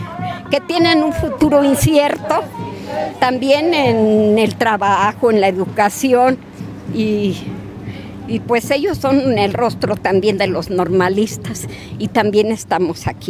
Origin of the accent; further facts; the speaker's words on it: Mexico; un derecho que tenemos todos como mexicanos.